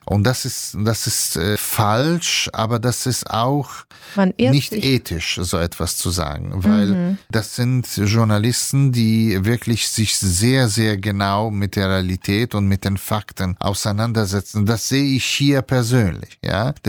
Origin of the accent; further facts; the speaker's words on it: Italy; German is a second language; Ja, ich bin Italiener